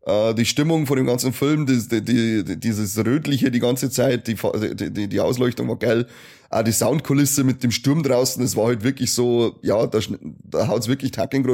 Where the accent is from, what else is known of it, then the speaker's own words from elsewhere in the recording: Bavaria, Germany; Ich komme aus Oberbayern, da ist es anders.